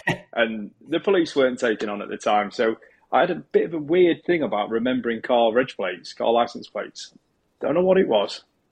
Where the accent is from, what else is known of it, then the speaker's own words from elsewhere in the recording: England, United Kingdom; I'm from the United Kingdom or England.